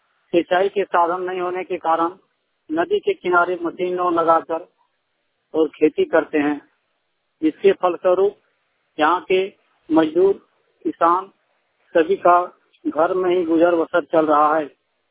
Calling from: Pesham, Jharkhand, India; ग्राम कुरवाटांड, post पेशम, जिला गिरिडीह, थाना बिरनी, राज्य झारखंड से बोल रहा हूँ।

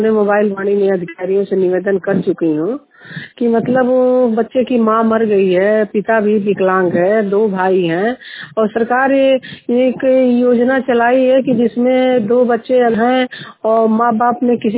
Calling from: Bharatpur, Uttar Pradesh, India; ग्राम भरतपुर जनपद बस्ती से बोल रही हैं।

